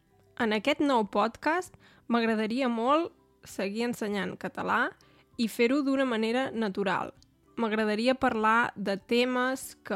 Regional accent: Torelló, Catalonia, Spain; now in Germany; Jo sóc de Torelló, que és un poble d'Osona, de Catalunya, però fa 10 anys que visc a Alemanya. M'agraden molt els idiomes, de fet en parlo, es pot dir, 8, alguns millors que altres

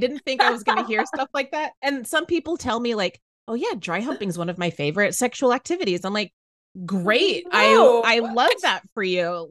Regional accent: Texas, United States; So I grew up in Central Texas and I was a stereotypical party girl bartender.

